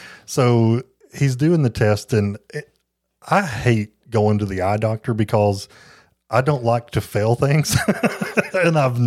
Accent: Tennessee, United States; but I'm from Tennessee, and I just don't know what letters you know.

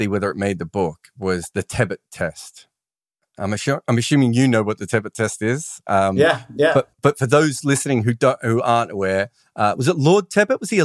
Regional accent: Australia; now in London, United Kingdom; I'm now an Australian who lives in London.

